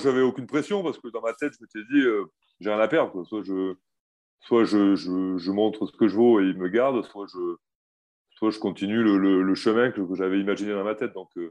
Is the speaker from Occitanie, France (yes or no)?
yes; Gramat, Occitanie, France; j'ai grandi dans le Lot, à Gramma, à côté de Rocamadour.